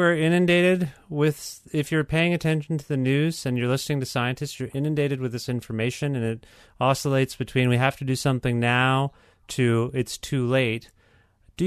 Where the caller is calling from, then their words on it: Canada; I'm calling you from Canada